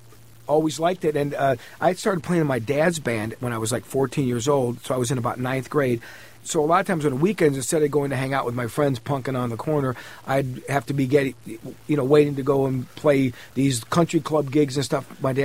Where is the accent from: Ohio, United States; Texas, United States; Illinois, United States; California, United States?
Ohio, United States; Cleveland; A lot of kids I grew up with back in Cleveland, they remember.